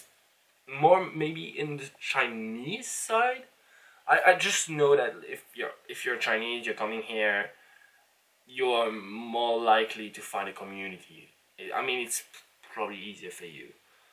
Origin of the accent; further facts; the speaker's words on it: Luxembourg; English is a second language; I'm from Luxembourg, small country in Europe, and everything is just pretty nice there, and there's a blend of cultures